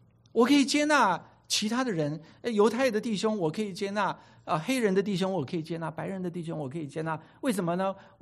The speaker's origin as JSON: {"language": "Chinese", "country": "Taiwan", "tie": "born or raised there", "also_born_or_lived": "Jiangsu, China", "lives_now": "United States", "said": "我是江苏人啊，我在台湾长大，然后我又来美国"}